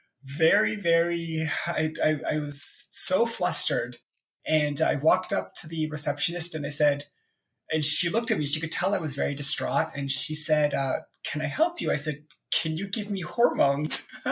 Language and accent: English; Toronto, Ontario, Canada; also born or lived in South Korea; I've lived here my entire life, except for a year that I lived in Korea. But I was born in Toronto